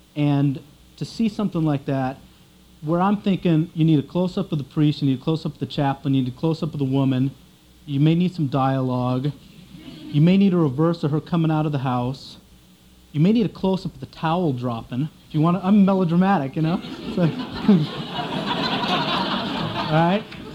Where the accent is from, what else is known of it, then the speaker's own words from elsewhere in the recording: Oregon, United States; But I did Smoke Signals in 87, and I grew up in Oregon, and I admired the filmmakers that were